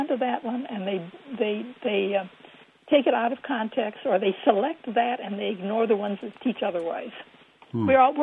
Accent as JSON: {"language": "English", "town": "Michigan City", "region": "Indiana", "country": "United States", "tie": "born or raised there", "said": "Michigan City, Indiana."}